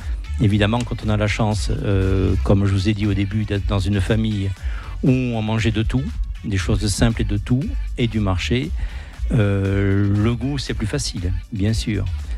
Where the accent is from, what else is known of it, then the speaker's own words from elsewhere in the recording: South-West France, France; accent: south-west France; vu mon accent, vous avez entendu, c'est plutôt du côté du sud-ouest de la France.